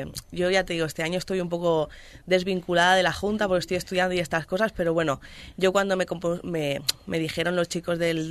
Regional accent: Catalonia, Spain; mi padre es de Aragón, ¿no? Nosotros, como dice, la mayoría de los jóvenes del centro ya somos catalanes

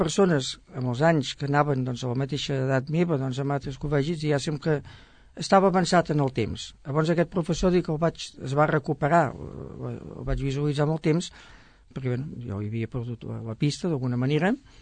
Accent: Sabadell, Catalonia, Spain; Jo vaig néixer a Sabadell

